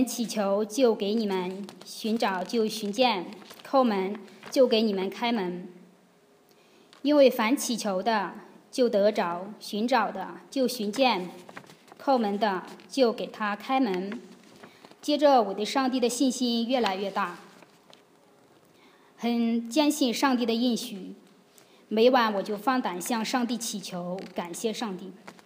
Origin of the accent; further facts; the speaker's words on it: China; 在中国我们也有自己的亲朋好友，有自己的工作，到了这里我们什么也没有